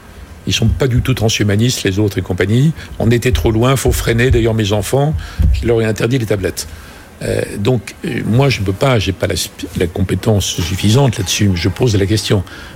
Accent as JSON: {"language": "French", "country": "France", "said": "Donc, nous, on est Français, Européens, on va dire, il faut encadrer, il faut réguler"}